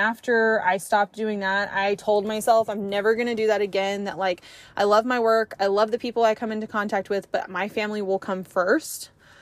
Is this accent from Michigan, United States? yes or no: no; Abilene, Texas, United States; I am from Abilene, Texas. There are three main universities there.